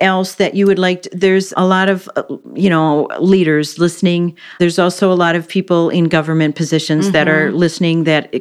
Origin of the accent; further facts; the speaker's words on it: Parker's Prairie, Minnesota, United States; I'm from Parker's Prairie.